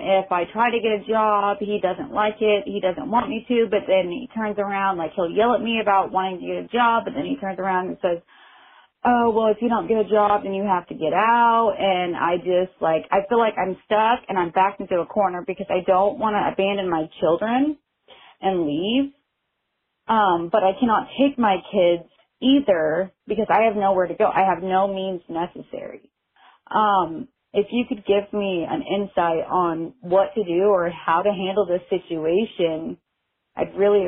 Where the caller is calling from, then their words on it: Illinois, United States; Hello. Yes … I'm from Illinois.